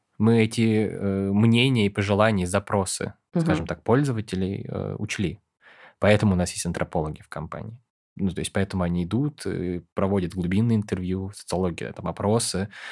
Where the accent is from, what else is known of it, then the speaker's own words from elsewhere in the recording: Altai Krai, Russia; born there; also born or lived in Novosibirsk / London; now in Moscow, Russia; И я родился на Алтае, жил в Новосибирске, пару лет в Лондоне, и вот потом как бы вернулся и решил, ну, надо, наверное, в столицу переезжать.